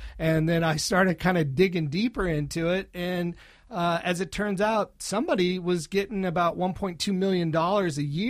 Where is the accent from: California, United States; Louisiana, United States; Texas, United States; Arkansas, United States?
Louisiana, United States; New Orleans; So I grew up in New Orleans. I grew up in a city that names its highways after chefs, you know?